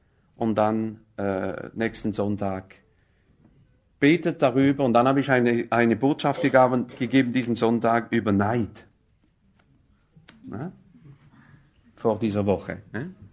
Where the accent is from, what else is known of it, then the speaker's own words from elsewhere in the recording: France; Bei uns in Frankreich gibt es nicht viel.